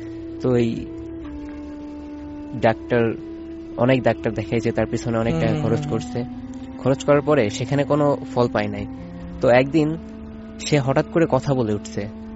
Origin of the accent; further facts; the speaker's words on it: Narail, Khulna Division, Bangladesh; now in Dhaka, Bangladesh; আমি থাকি খিলক্ষেত। তো আমি আমার গ্রামের বাড়ি হচ্ছে নড়াইলে।